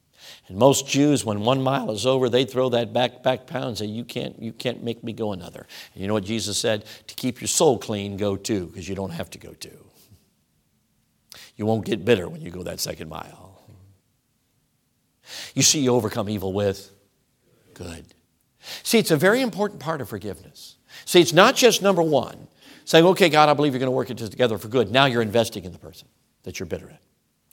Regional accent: Wisconsin, United States; Now, I'm from Wisconsin. I think we can garden it.

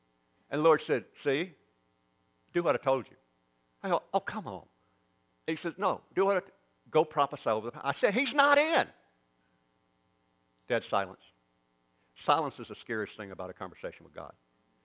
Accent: Arkansas, United States; But that, to me, I'm from Arkansas.

